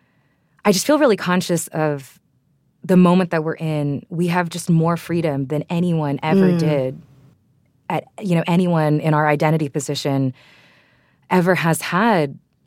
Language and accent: English; Texas, United States; from the implicit point of view of me as a Filipino woman that grew up in Texas